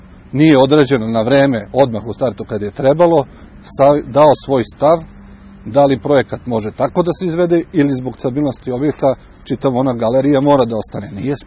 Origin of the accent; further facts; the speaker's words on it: Kragujevac, Šumadija, Serbia; Jako mi je važno kao Kragujevčanin, čije deca treba da žive u ovom gradu